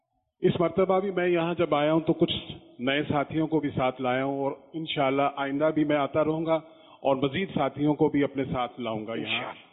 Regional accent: Multan, Punjab, Pakistan; میں ملتان سے آیا ہوں. … میں ملتان سے آیا ہوں

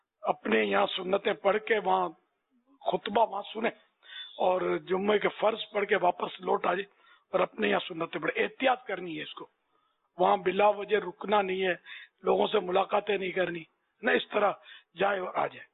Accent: Karachi, Sindh, Pakistan; born there; پیدا تو میں کراچی کا ہوں, پیدائش ہماری میری بھی

